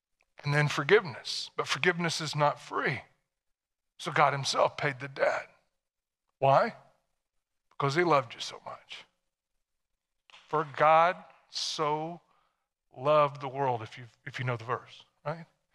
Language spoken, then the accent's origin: English; Tennessee, United States; I mean, I was from Tennessee, and the time in which I lived, you went to church, I went to church, I knew the stories.